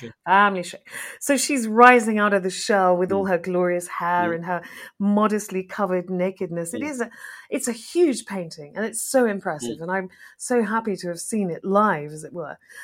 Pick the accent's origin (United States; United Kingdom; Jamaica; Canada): United Kingdom; England; we accept that as English people